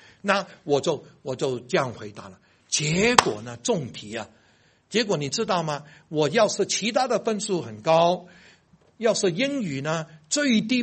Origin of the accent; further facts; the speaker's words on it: Hong Kong; 我说不怕蚊子，我从香港来很多蚊子